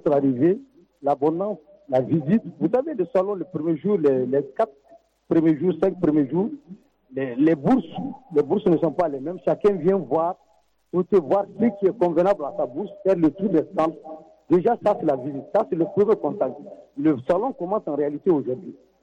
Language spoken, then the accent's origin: French; Timbuktu, Tombouctou, Mali; Je suis du Tombouctou. Je suis descendant d'Askia Mohamed.